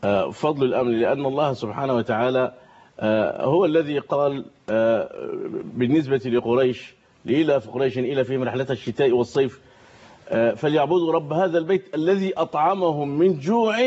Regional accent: Egypt; نحن الآن الكثير من أهل مصر ومن بلاد مصر

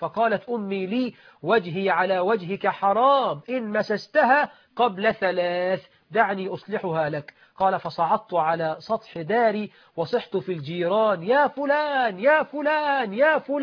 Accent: Egypt

